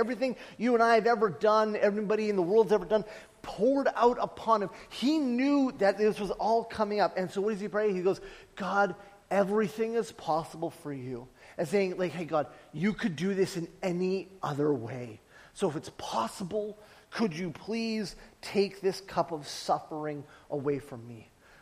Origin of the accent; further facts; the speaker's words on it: Vernon, British Columbia, Canada; I had been a lead pastor in Saskatchewan. I left that and I went back to my hometown in Vernon and was trying to just find a job